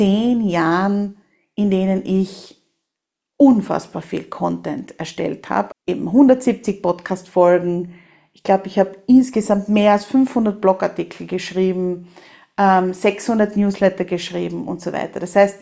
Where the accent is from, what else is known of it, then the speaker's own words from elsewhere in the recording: Austria; Was nichts kostet, ist nichts wert, sagt man bei uns in Österreich.